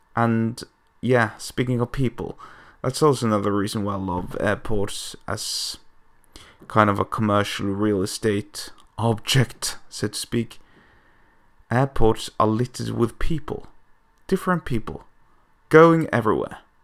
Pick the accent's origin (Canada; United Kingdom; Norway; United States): Norway; English is a second language; I'm from Norway, it's a very cold and remote and pretty much dark country.